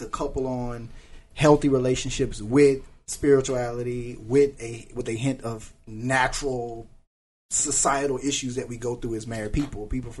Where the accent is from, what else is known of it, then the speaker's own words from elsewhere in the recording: Louisiana, United States; I remember in the barbershop, where I'm from, the barber, I'm from Louisiana, so it's a little country town.